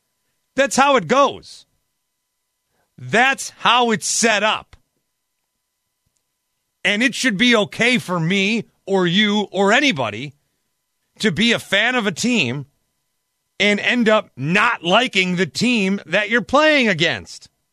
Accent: Milwaukee, Wisconsin, United States; But I wear it that I'm from Milwaukee. I wear it that I'm from Wisconsin.

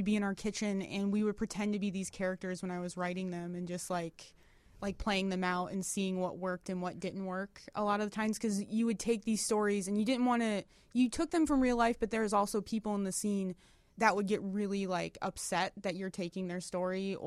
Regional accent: Detroit, Michigan, United States; now in Chicago, United States; Like we're from Detroit originally, so Detroit has a really heavy like Chicago influence.

